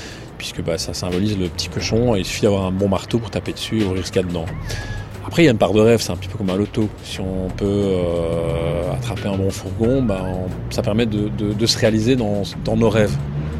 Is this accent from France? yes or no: no; Belgium; Alors en fait, donc moi je suis belge